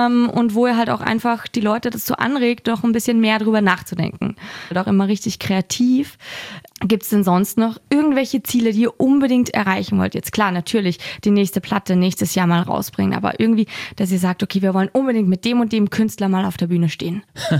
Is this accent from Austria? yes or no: yes; Austria; Und ich bin ja auch in Österreich aufgewachsen.